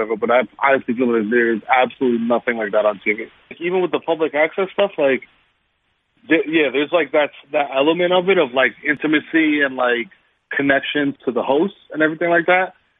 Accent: Bronx, New York, United States; I'm from the Bronx. I'm just like, yo, I wish you would.

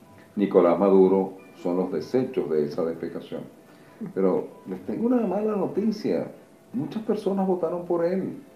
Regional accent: Venezuela; la política balurda, subalterna, rastrera y larvaria de mi país de origen, Venezuela.

